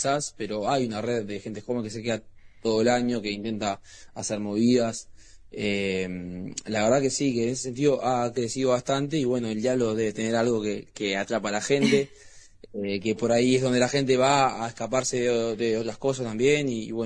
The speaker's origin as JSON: {"language": "Spanish", "region": "Montevideo", "country": "Uruguay", "said": "Yo no, yo soy de Montevideo. Pero bueno, iba bastante seguido hace años, claro. Ahí fue que lo conocí a él. Pero yo soy de acá, estoy de Montevideo, digo acá porque ahora estoy acá."}